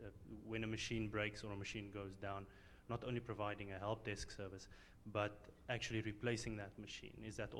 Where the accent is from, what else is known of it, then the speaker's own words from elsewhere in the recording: Namibia; Hi, I'm from Namibia, and we are running several projects